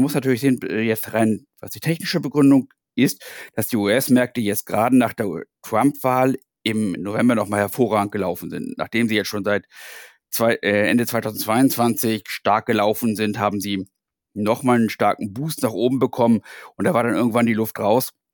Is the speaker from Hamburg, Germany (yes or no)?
yes; Hamburg, Germany; du bist Berliner, ich bin Hamburger.